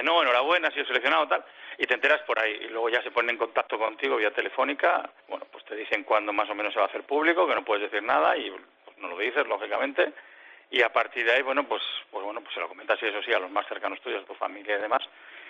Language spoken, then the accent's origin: Spanish; Ayuela, Castile and León, Spain; una patata de la Valdavia, porque yo es de donde soy, de Ayuela